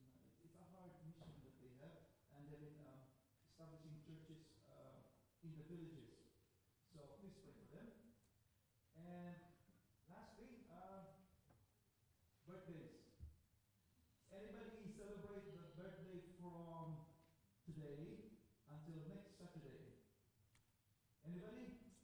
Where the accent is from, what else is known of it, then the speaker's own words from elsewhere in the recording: Philippines; English is a second language; I'm a Filipino